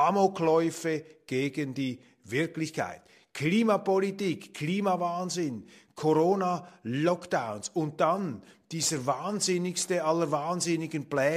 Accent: Switzerland; Und ich bin als Schweizer nicht dazu neigend, mir ausländische Staatsoberhäupter zum Vorbild zu nehmen.

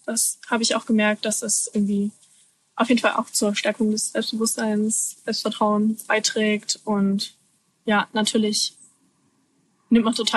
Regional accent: Germany; als ich aufgewachsen bin in Deutschland.

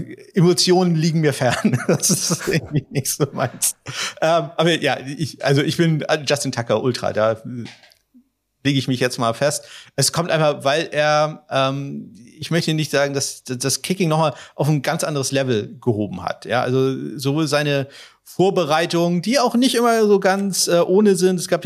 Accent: Germany; Ich bin da natürlich als Deutscher so ein bisschen außen vor

